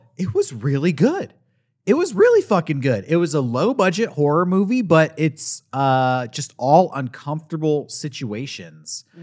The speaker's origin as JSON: {"language": "English", "country": "United States", "said": "which is funny as an American because you're like, I literally don't even know the fucking difference"}